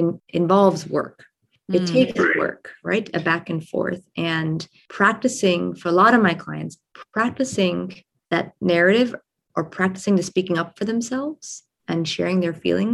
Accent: New Jersey, United States; My parents immigrated to New Jersey from India in the 70s. And I was raised in New Jersey and spent most of my young adulthood there on the East Coast.

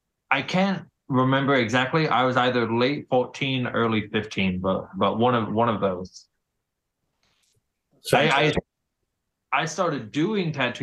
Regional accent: Texas, United States; obviously just growing up in Texas, you always see kind of tattoos everywhere. There's a big tattoo scene here.

